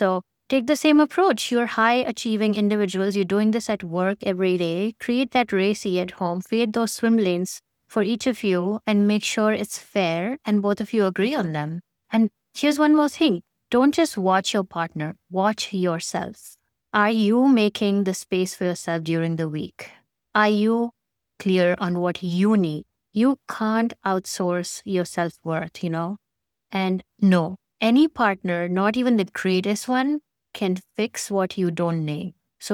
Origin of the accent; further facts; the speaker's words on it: India; Listen, I grew up in India.